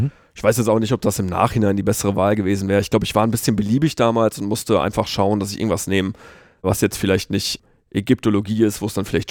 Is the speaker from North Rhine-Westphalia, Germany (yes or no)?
yes; Dinslaken, North Rhine-Westphalia, Germany; born or raised there; also born or lived in Duisburg